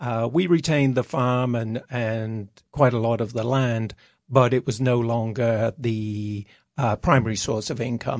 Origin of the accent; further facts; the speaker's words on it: Churchill, South West England, United Kingdom; Churchill is just a small country village, and I grew up on a farm in the village. It was a dairy farm when I was born.